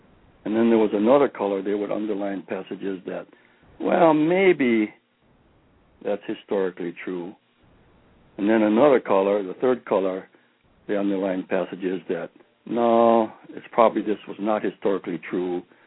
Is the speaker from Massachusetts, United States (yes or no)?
no; Chicago, Illinois, United States; And I know most Buddhists, like, you know, we were raised in Chicago, and just about everybody we knew, fellow Buddhists, they had Christmas trees.